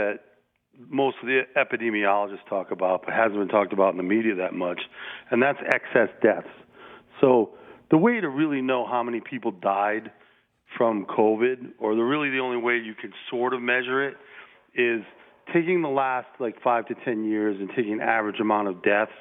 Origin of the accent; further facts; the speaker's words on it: New England, United States; But it just wasn't a sport I ever got into, even though I grew up in New England.